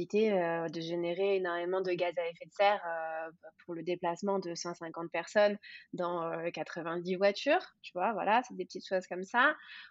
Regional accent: Aix-en-Provence, Provence-Alpes-Côte d'Azur, France; Ouais, moi je reste très très locale. Je suis née à Aix, je suis toujours à Aix et je suis juste partie 2 ans d'Aix, c'était pour aller à Marseille, donc pas très loin, tu vois.

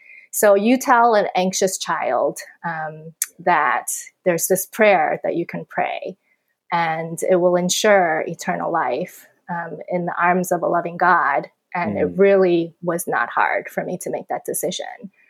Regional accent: Taiwan; I grew up in Taiwan, so I grew up reading kind of Chinese mythology books

